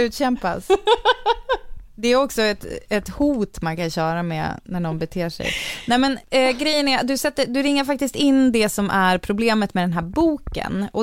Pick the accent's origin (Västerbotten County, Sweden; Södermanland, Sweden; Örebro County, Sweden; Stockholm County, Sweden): Västerbotten County, Sweden; Umeå; jag växte upp i Umeå